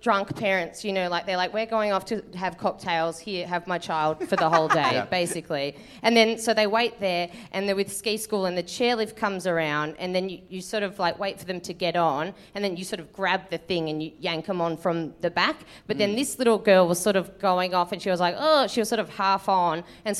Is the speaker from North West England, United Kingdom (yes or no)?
yes; Manchester, North West England, United Kingdom; I'm from Manchester.